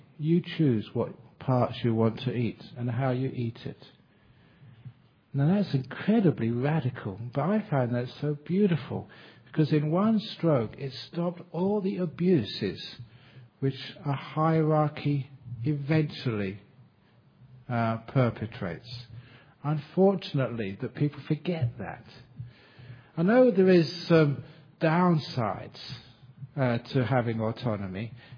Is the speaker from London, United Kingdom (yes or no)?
yes; Acton, London, United Kingdom; born there; I always remember this because I was born in Acton.